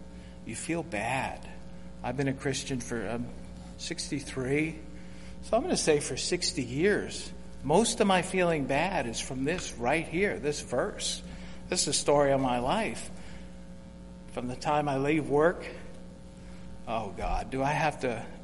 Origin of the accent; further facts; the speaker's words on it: United States; I'm a poor human, and I'm a male, I'm American, I'm prone to sin.